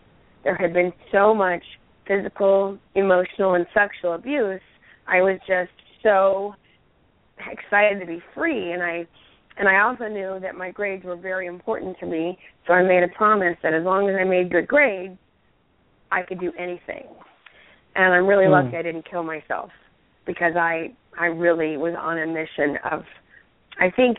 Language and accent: English; Dallas, Texas, United States; I grew up in Dallas where I felt like I was supposed to look like a Dallas Cowboy cheerleader